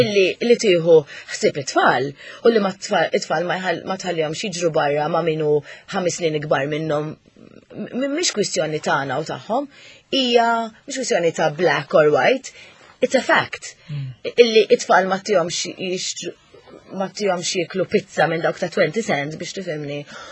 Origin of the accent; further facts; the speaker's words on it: Southern Region, Malta; Jiena wkoll niġu minn naħat isfel ta' Malta, però din li ngħidu I'm proud